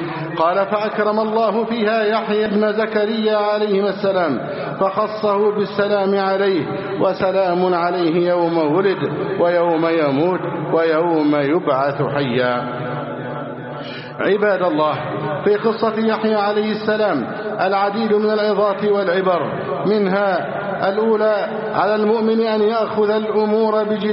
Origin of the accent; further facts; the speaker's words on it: Egypt; اللهم احفظ بلدنا مصر أمنا أمانا